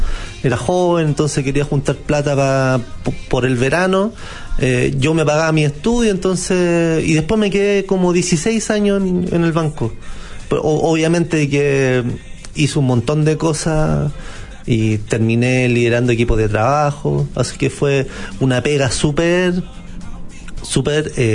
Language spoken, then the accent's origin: Spanish; San Antonio, Valparaíso, Chile; now in Santiago, Chile; yo soy de Puerto San Antonio, me vine a estudiar acá a Santiago